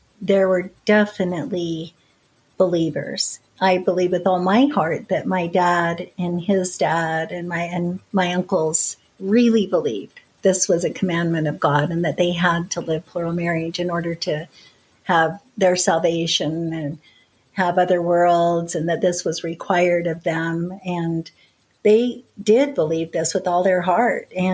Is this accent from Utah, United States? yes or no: yes; Utah, United States; We called the area we grew up in Pliggyville, and that was okay for us to say that.